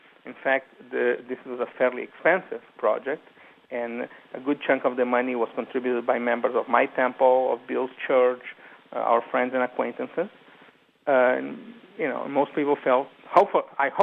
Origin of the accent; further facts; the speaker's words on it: São Paulo, Brazil; moved away as an adult; now in United States; I grew up in São Paulo, Brazil.